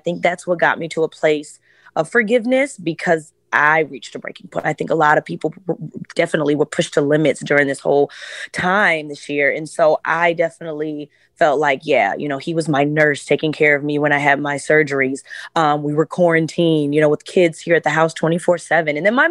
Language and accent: English; Chicago, Illinois, United States; I'm from Chicago, so I'm not just going to take it laying down.